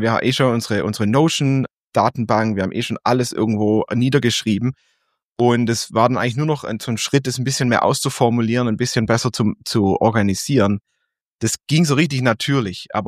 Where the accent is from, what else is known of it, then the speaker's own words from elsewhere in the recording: Stuttgart, Baden-Württemberg, Germany; Ja, ganz kurz, ich komme aus Stuttgart